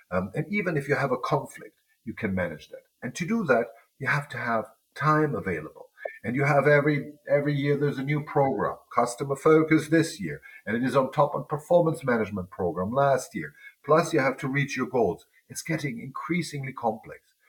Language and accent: English; Italy; in Umbria, which is in central Italy, where I have a country house, so that I can combine the bliss of being in my home country